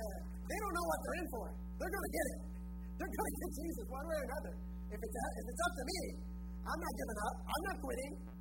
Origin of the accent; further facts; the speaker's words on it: United States; I grew up in America. It's the land of complaining.